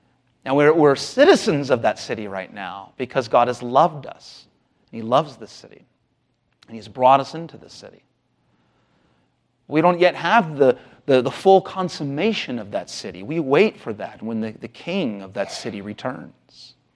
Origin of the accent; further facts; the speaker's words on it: California, United States; also born or lived in Los Angeles / San Diego; Well, I'm from Southern California. Born in Los Angeles, raised in Orange County, lived in San Diego for over 30 years. And I love San Diego.